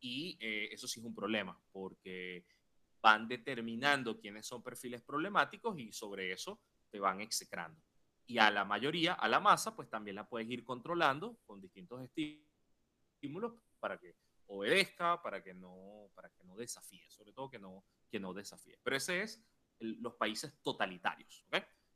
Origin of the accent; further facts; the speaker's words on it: Venezuela; ¿Cómo es la ley de protección de datos en mi país? En Venezuela eso no lo tenemos.